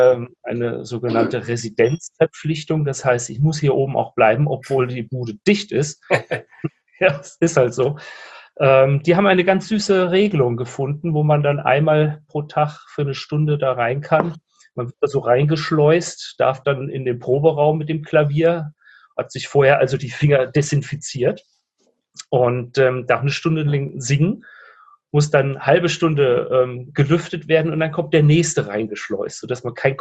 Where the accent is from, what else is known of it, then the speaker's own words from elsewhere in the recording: Frankfurt, Hesse, Germany; ich wollte schon sagen, ich komme aus Frankfurt